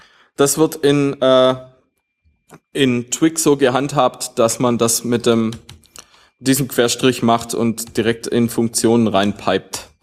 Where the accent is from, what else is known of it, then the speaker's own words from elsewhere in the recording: Swabia, Germany; bei uns in Schwaben gibt's Besenwirtschaften.